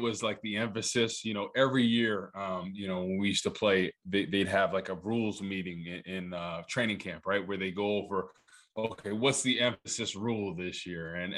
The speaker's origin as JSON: {"language": "English", "region": "New Jersey", "country": "United States", "said": "I'm from New Jersey, and there's a lot of Tommy Tough guys we call them."}